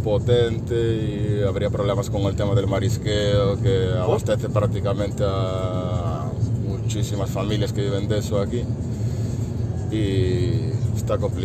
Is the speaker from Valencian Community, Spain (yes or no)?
no; Noia, Galicia, Spain; Yo soy de Noia. Noia es una villa. Una villa es un pueblo, pero que tiene como... Bueno, urbanísticamente una villa es como un pueblo con ciertos privilegios, digamos. Y está en las Rías Baixas, en la ría más al norte de las Rías Baixas